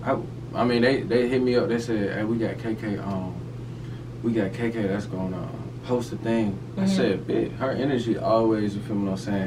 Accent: Atlanta, Georgia, United States; But you know, I grew up here on the east side of Atlanta. I was born on DeKalb Medical. Grew up a little bit on Gresham Road. And we moved out to the east side, and Stone Mountain and Lathonia area like that.

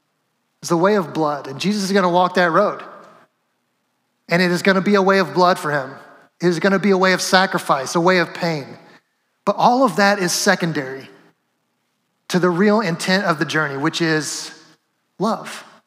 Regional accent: Cicero, Indiana, United States; Are you from like Arcadia, Indiana, that area? I was like, yeah, Cicero.

